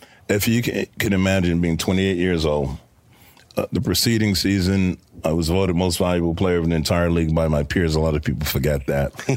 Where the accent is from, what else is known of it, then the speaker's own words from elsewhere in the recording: Brooklyn, New York, United States; I'm a kid from Brooklyn.